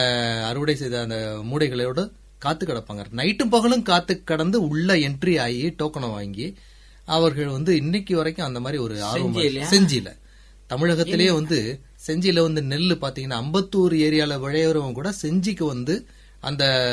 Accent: Dindigul, Tamil Nadu, India; நான் வந்து பிறந்து வளர்ந்தது அனைத்தும் திண்டுக்கல் மாவட்டத்தில், திண்டுக்கல்ல படித்தது, திண்டுக்கல்லே படிச்சுட்டு அதுக்கப்புறம் பணிபுரிய 1984 வட ஆற்காடு மாவட்டம் ஆற்காடு வட்டத்தில் ஒரு கிராமம் சக்கரமலூர்னு

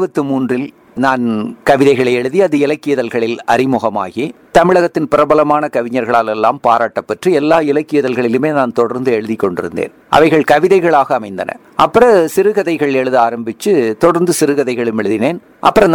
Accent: Coimbatore, Tamil Nadu, India; நான் தினந்தோறும் என்னுடைய சொந்த ஊராகிய கோவையிலிருந்து ஒரு 10 கிலோமீட்டர் தொலைவில் இருக்கக்கூடிய ராமசெட்டிப்பாளையத்திலிருந்து தினந்தோறும் சைக்கிளில் கோவை அரசு கலைக்கல்லூரிக்கு வந்து படித்துக் கொண்டிருந்தேன்.

